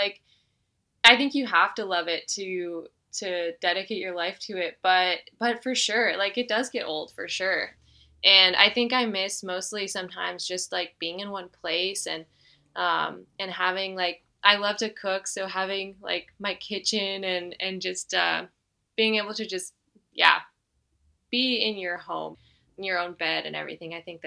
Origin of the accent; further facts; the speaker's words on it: California, United States; And then I grew up in Northern California.